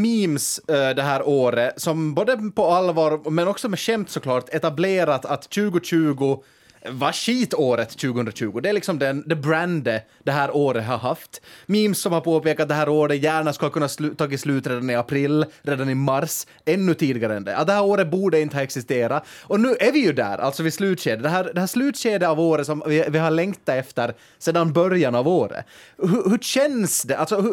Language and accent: Swedish; Finland; som finlandssvensk